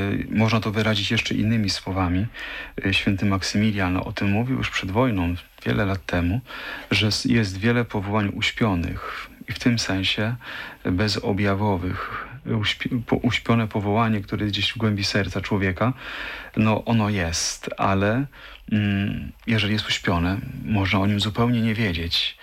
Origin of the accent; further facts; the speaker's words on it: Suwałki, Podlaskie Voivodeship, Poland; Ja pochodzę z Suwałk, tam powstał klasztor, gdy byłem jeszcze, powiedzmy, w szkole podstawowej.